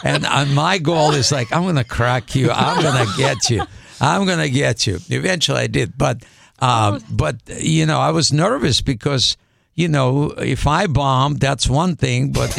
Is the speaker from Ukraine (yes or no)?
yes; Ukraine; now in United States; because I'm originally from Ukraine. And in the Soviet Union, it was like one big country, right?